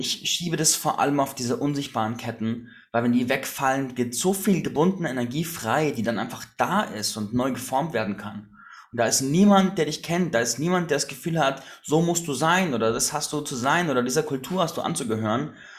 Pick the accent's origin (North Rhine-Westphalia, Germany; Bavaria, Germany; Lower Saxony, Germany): Bavaria, Germany; Landsberg am Lech; damals, 2017, war ich in Landsberg am Lech, meiner Heimatstadt